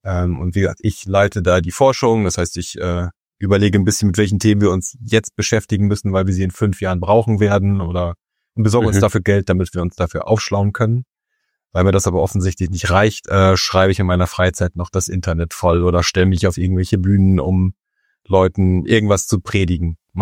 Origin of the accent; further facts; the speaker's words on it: Lower Saxony, Germany; Niedersachsen, Nordwest-Niedersachsen, so südwestlich von Oldenburg und Bremen.